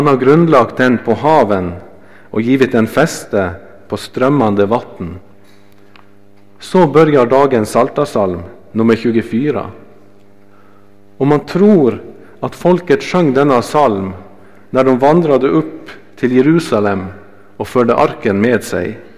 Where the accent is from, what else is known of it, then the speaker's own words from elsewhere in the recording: Norway; now in Sweden; I Norge, där jag kommer ifrån, så är det på julafton.